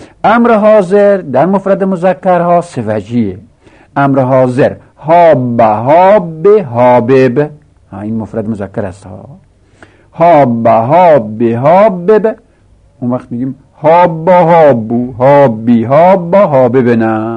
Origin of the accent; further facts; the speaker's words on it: Lorestan, Iran; accent: Lorestani; همچنین لهجه ما لرستانی ها